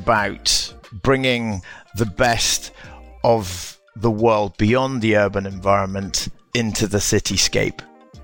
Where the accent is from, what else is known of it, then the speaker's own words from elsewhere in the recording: Aberdeen, Scotland, United Kingdom; Well, I'm from Scotland. I come from Aberdeen. The Highlands are very close to my heart.